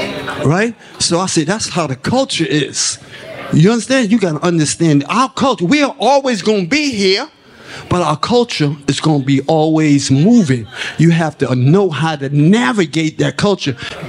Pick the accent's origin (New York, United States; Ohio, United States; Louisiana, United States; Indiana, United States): New York, United States; New York City; that's a lesson I learned from growing up in Harlem, real poor, swimming in the Harlem River.